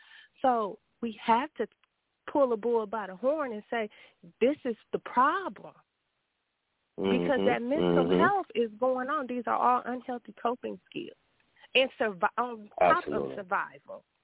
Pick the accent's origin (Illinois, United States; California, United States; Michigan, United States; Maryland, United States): Illinois, United States; Chicago; because growing up in Chicago, that's what you're going to see. You're going to see gangbangers.